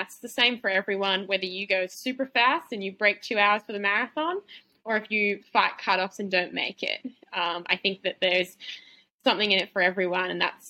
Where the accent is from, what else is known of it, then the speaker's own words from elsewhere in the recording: Australia; I went to that race as an Australian, an underdog, like, who's this 21-year-old thinking she can run 100 miles?